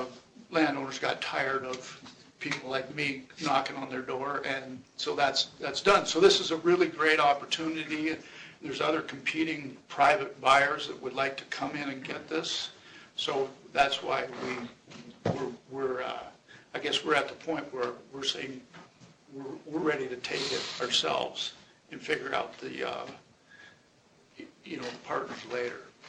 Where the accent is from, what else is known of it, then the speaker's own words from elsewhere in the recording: Montana, United States; now in Helena, United States; I grew up in Northwest Montana, but I've lived in Helena my adult life.